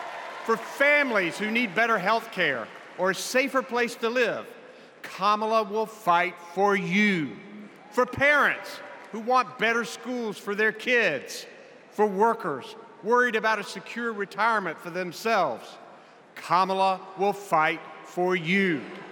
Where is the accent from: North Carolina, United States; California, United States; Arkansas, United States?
North Carolina, United States; If you're ready, my home state of North Carolina, stand up.